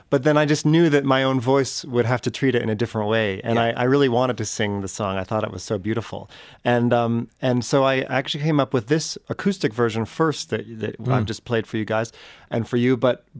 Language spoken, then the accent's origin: English; Vermont, United States; I come from Vermont. I grew up in Vermont and when I was a kid in the 80s.